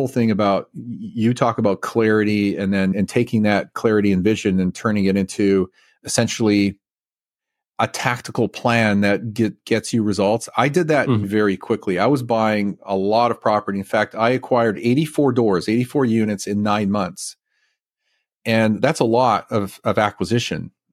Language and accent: English; Canada; now in United States; I grew up in Canada, was born there, moved to the US 25 years ago. I have three citizenships: Italian citizenship, Canadian citizenship, and American citizenship.